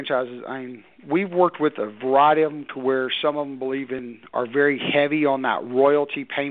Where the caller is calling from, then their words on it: Knoxville, Tennessee, United States; Outside of Knoxville, Tennessee.